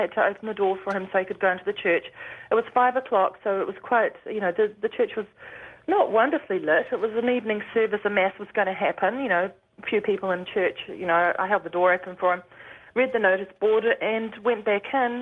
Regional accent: New Zealand; Actually, I'm a New Zealander.

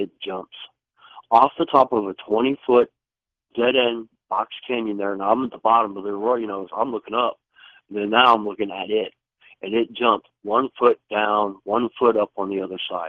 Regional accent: Ohio, United States; I took off running because I'm from Ohio. I'm from Cincinnati, a little town outside of Cincinnati.

